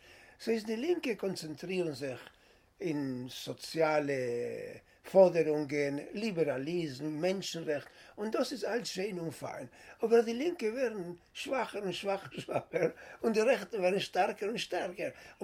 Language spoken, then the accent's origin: German; Buenos Aires, Argentina; German is a second language; moved away; also born or lived in Israel / United States; Buenos Aires. Von dort bin ich gekommen in Kibbutz und gewesen in Kibbutz etliche Jahre.